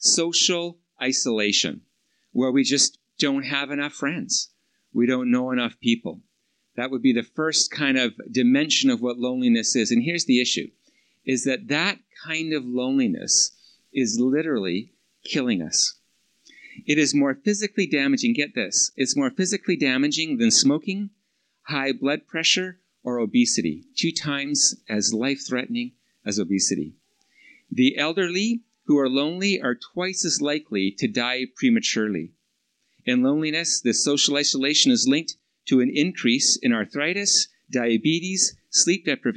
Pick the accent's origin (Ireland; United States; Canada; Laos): Canada; Vancouver, British Columbia; I'm from Vancouver.